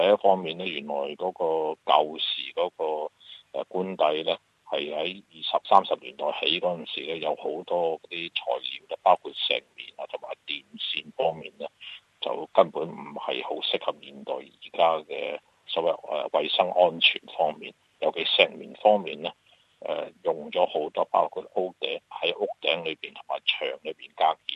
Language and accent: Cantonese; Australia; 是希望能够影响我哋澳洲人本土咧